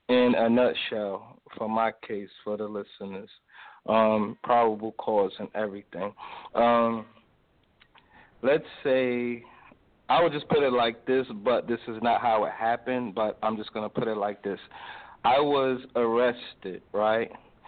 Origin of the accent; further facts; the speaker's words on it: New York City, New York, United States; I'm from Harlem.